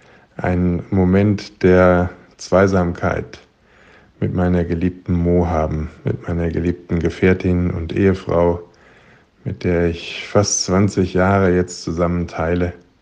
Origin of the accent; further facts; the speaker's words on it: Winterthur, Zurich, Switzerland; Ich bin 57 Jahre alt demnächst. Ich komme aus Winterthur in der Schweiz